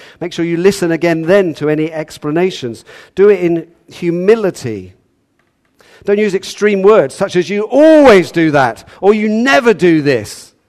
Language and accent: English; United Kingdom; Because of my upbringing, because I'm British, because it doesn't happen very often